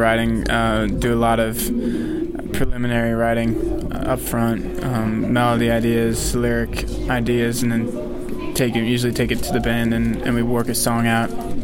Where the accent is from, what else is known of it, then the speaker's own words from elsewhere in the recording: Owatonna, Minnesota, United States; now in Minneapolis, United States; We are actually pretty much all from Owatonna, Minnesota. At least we were all somewhat there at one point or another, and based out of Minneapolis and Nashville right now.